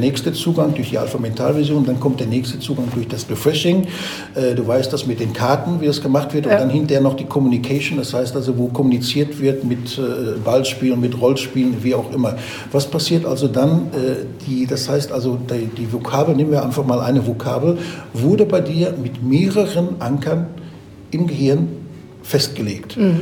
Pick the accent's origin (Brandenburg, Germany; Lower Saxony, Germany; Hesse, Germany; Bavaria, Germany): Bavaria, Germany; Aber auch wenn ich von meinem Heimatort als Beispiel von Bayern Süd nach Bayern Nord fahre